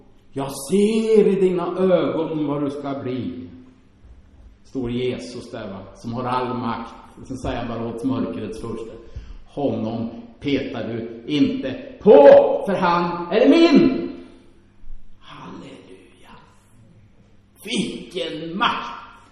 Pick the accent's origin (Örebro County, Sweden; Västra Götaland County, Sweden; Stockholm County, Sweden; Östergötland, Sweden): Östergötland, Sweden; Finspång; Nu sitter jag den här dagen på en parkbänk hemma i Finspång, jag kommer ifrån